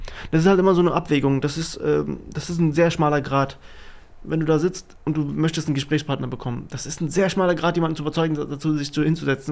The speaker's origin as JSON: {"language": "German", "country": "Germany", "tie": "born there", "said": "Tatsächlich bin ich selber hier in Deutschland geboren."}